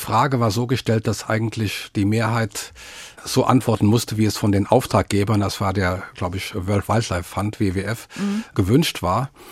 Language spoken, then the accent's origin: German; Mainz, Rhineland-Palatinate, Germany; Allerdings bin ich in Mainz aufgewachsen